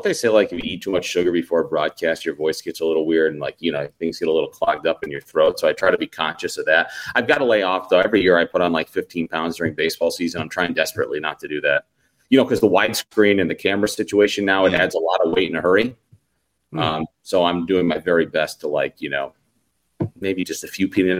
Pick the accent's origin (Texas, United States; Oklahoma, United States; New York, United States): New York, United States; I prefer tavern-style pizza. I'm from New York, so my dad's side of the family is from Long Island. I grew up with, you know, New York pizza, thin crust, thinner.